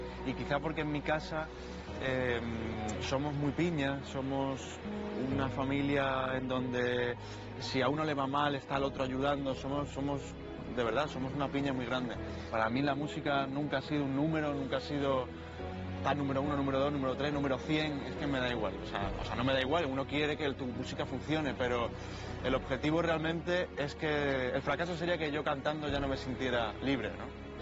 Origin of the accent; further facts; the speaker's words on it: Málaga, Andalusia, Spain; Málaga obviamente es mi casa, es mi tierra, es mi nido, donde me han visto crecer, me han visto componer mis primeras canciones, cantar mis primeras canciones